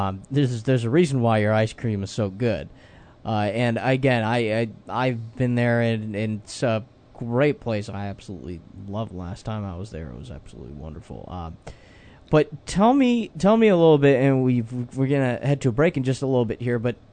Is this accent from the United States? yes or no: yes; the South, United States; I grew up in the South. I saw plenty of farms in my day